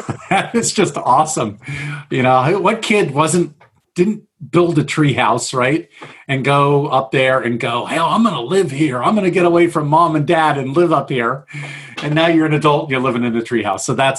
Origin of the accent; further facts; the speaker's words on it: California, United States; And I'm San Francisco Bay Area native, born and raised in the North Bay. I live in East Bay now. And I lived in San Francisco. I lived all over the place. I love the Bay Area.